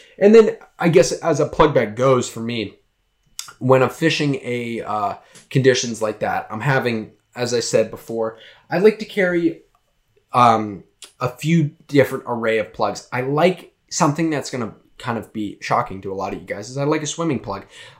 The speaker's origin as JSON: {"language": "English", "region": "Massachusetts", "country": "United States", "accent": "Massachusetts", "said": "And whoo, that's my Massachusetts accent came out there."}